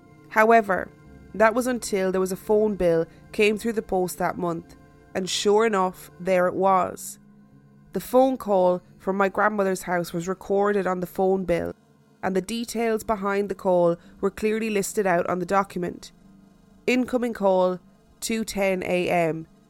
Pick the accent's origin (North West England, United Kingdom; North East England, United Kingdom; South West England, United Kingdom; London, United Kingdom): South West England, United Kingdom; Bristol; an area not far from my hometown of Bristol in the UK.